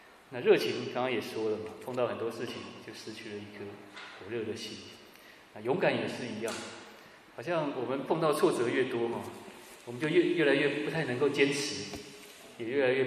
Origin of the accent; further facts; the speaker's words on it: Taiwan; moved away as an adult; also born or lived in Ulm; now in Frankfurt, Germany; 我是来自台湾，然后我是06年的时候到德国先来读书，在乌尔姆